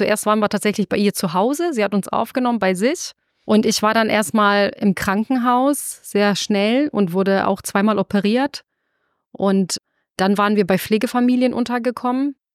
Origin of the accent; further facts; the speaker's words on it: Sarajevo, Federation of Bosnia and Herzegovina, Bosnia & Herzegovina; German is a second language; now in Germany; ich bin in Sarajevo groß geworden und die Stadt wurde umzingelt und belagert und beschossen.